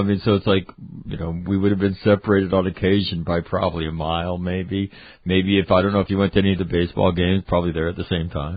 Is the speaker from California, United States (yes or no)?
yes; California, United States; I'm an Irish Catholic kid in California going to St. Charles Borromeo. 1968, I would have been 11.